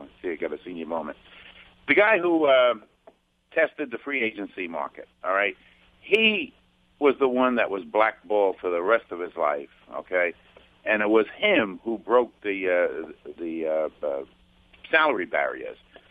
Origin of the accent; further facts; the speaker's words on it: Queens, New York, United States; I'm from Queens. Donnie Trump is from Queens, all right?